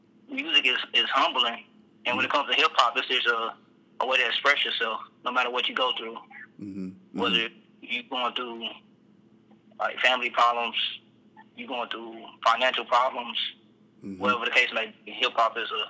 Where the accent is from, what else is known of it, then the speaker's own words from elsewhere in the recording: Austin, Texas, United States; And, especially growing up in Austin.